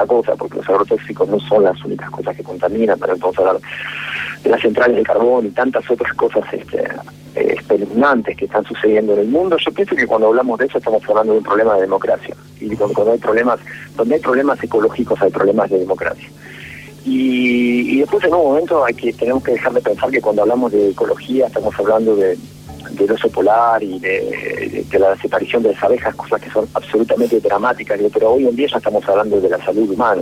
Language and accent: Spanish; Argentina; soy argentino y mi película la filmo allá